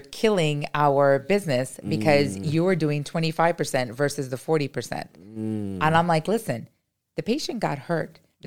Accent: India; No, I'm Indian. So you were either supposed to get married at 15 or you were supposed to go to college.

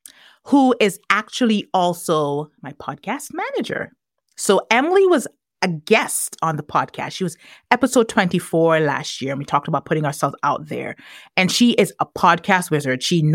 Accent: Tobago, Trinidad & Tobago; I have known her since we were tiny itty bitty girls growing up in Tobago.

